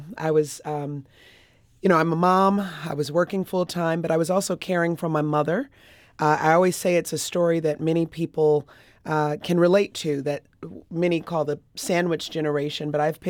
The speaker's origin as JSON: {"language": "English", "town": "Chicago", "region": "Illinois", "country": "United States", "tie": "born or raised there", "said": "Born and raised on the South Side, still live on the South Side."}